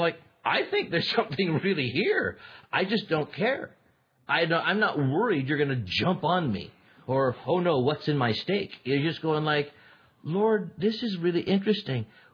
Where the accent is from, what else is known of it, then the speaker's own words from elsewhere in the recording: California, United States; I am a Californian in terms of I like smoke-free environments.